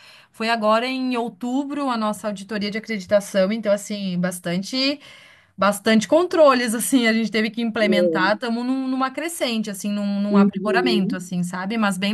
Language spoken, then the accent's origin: Portuguese; Caxias do Sul, Rio Grande do Sul, Brazil; Eu aqui, eu sou de Caxias do Sul, Rio Grande do Sul. Então, fica perto de Gramado.